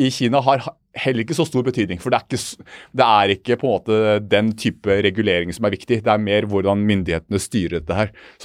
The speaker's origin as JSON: {"language": "Norwegian", "town": "Kongsvinger", "region": "Innlandet", "country": "Norway", "tie": "born or raised there", "said": "I Norge så det sånn at jeg kommer fra Kongsvinger, jeg født opp på Kongsvinger."}